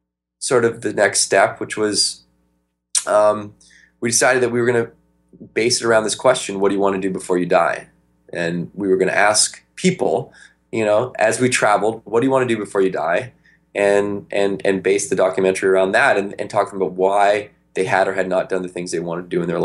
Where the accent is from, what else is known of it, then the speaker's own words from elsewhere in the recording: Victoria, British Columbia, Canada; So we grew up in Victoria, BC, up in Canada.